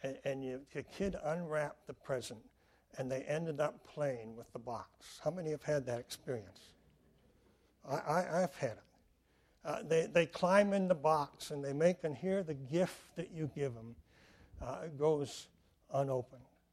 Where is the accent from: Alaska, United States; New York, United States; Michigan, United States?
Michigan, United States; Detroit; I was a Detroit boy, and we grew up in Detroit, went to Detroit public schools.